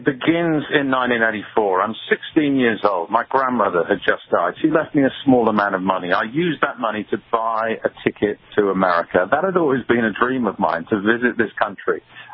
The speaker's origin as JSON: {"language": "English", "country": "United Kingdom", "lives_now": "United States", "said": "No, I'm still a Brit. I'm still a Limey. I have lived here a long time."}